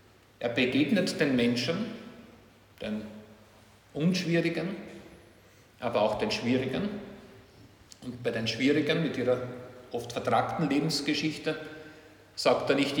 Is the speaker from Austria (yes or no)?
yes; Upper Austria, Austria; Bei uns im Innviertel, wir haben es ein bisschen kleinstrukturierter gehabt, zumindest in meiner Umgebung.